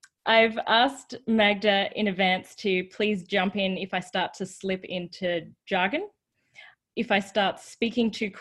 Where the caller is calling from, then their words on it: Sydney, New South Wales, Australia; I'm dialing in from Sydney